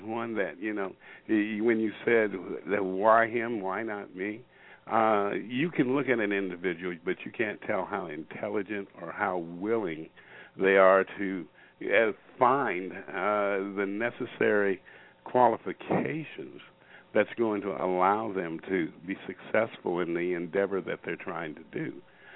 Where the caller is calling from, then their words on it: Federal Way, Washington, United States; I'm calling in from Federal Way, Washington, up here in Washington State, in the Pacific Northwest.